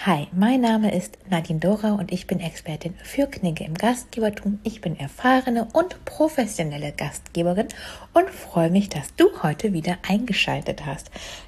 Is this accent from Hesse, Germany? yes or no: no; North Rhine-Westphalia, Germany; Eine Düsseldorfer Pizzeria, was ja nicht allzu weit von meinem Heimatort weg ist